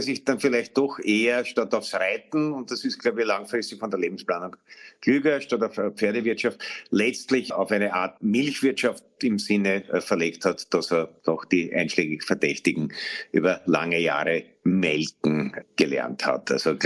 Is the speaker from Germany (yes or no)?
no; Austria; Und als Österreicher kann man sagen, an Benko hoffentlich ja.